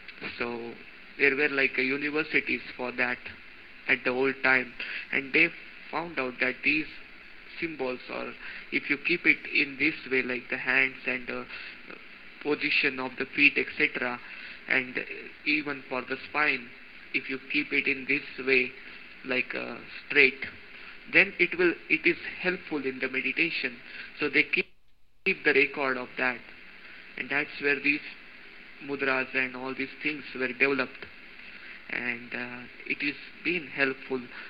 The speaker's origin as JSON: {"language": "English", "country": "India", "said": "So as an Indian, I can sit in the Sukhasana, which is the normal posture of sitting for the Indian people."}